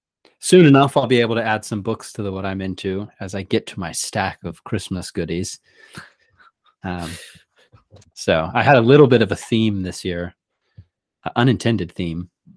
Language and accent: English; Sydney, New South Wales, Australia; I'm from Sydney, so I won't say anything bad about people from Melbourne